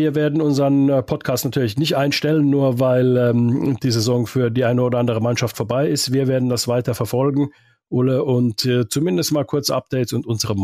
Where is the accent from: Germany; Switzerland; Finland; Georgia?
Finland; nur in Deutschland gibt es kaum noch zugefrorene Seen, aber in meiner Heimat in Finnland gibt es das ja auch noch